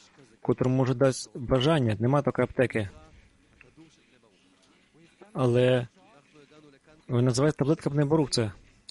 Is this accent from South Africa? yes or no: yes; South Africa; Ukrainian is a second language; Я теж з Південної Африки